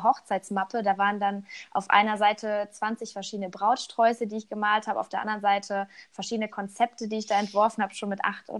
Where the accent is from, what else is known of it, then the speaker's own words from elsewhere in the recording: Cologne, North Rhine-Westphalia, Germany; born there; komme gebürtig aus Köln